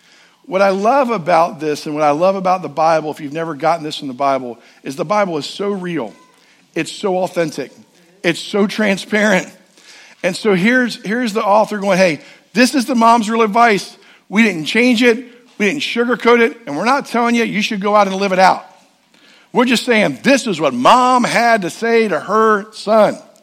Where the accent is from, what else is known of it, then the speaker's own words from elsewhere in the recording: Sharptown, Maryland, United States; So growing up in Sharptown, this is where we would come a lot of times for all kinds of different things.